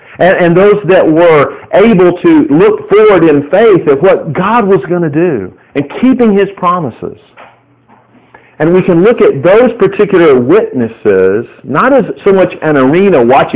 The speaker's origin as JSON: {"language": "English", "region": "Texas", "country": "United States", "tie": "born or raised there", "said": "I grew up in Texas, played football when I was in high school at my Christian school"}